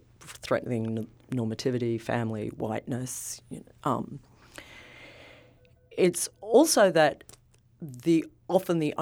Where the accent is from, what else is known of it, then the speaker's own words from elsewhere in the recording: Australia; So I come from Australia